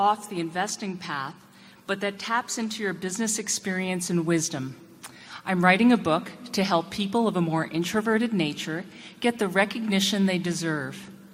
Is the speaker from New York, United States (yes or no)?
yes; New York City, New York, United States; I'm from New York City, and I teach at New York University.